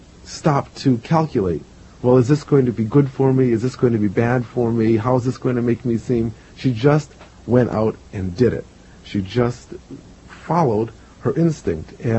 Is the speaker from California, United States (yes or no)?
no; Chicago, Illinois, United States; also born or lived in Washington; I was born in Washington, but I was raised in Chicago.